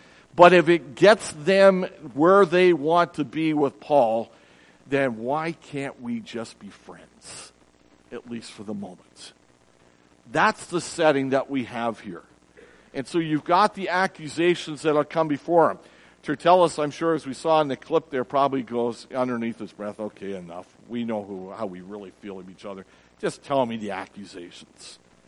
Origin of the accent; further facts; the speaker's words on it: Toronto, Ontario, Canada; growing up in Toronto, there were certain areas that you just stayed away from.